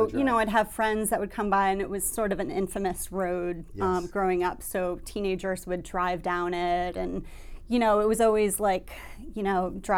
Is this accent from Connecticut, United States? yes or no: yes; Trumbull, Connecticut, United States; Yes, I'm from Trumbull, Connecticut.